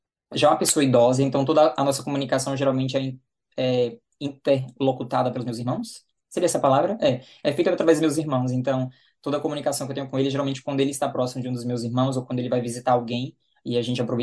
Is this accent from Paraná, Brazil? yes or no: no; Salvador, Bahia, Brazil; moved away as an adult; also born or lived in Alagoas / Pernambuco; now in New Zealand; Daí eu morei até 4, 5 anos em Pernambuco, na zona da Mata Pernambucana. E aí, a partir disso, eu me mudei para Salvador. E aí eu morei em Salvador dos 5 anos, aproximadamente, até 28, antes de mudar aqui para Nova Zelândia. Então, eu sempre falo que eu sou baiano